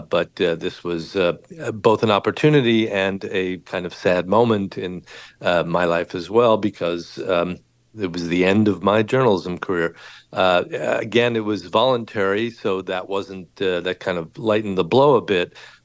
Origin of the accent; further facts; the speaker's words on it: Los Angeles, California, United States; I grew up in Los Angeles